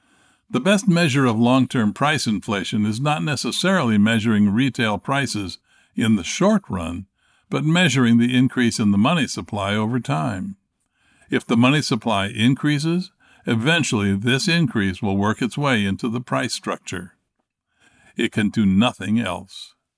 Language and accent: English; Pennsylvania, United States; in my home state of Pennsylvania has gone up from just under $2.50 to around $3